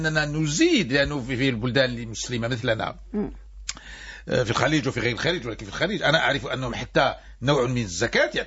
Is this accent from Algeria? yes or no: yes; Algeria; فولو أنه إحنا عندنا في الجزائر متكاملان